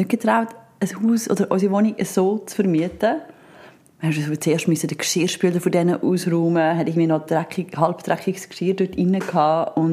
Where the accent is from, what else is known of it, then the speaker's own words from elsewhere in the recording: Switzerland; Und das ist doch eigentlich cool, dass mal der Standard nicht so ist wie bei uns in der Schweiz.